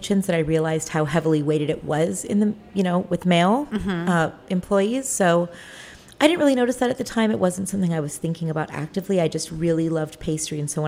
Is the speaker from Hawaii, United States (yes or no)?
yes; Hawaii, United States; I grew up on Maui.